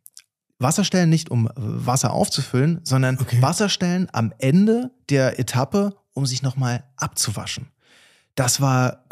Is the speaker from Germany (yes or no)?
yes; Oschersleben, Saxony-Anhalt, Germany; Von Oschersleben, mein Heimatort